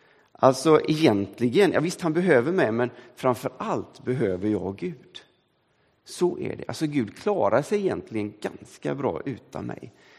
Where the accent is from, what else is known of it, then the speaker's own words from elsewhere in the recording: Gunnilse, Västra Götaland County, Sweden; i min hembygd i Gunnilse som jag är uppväxt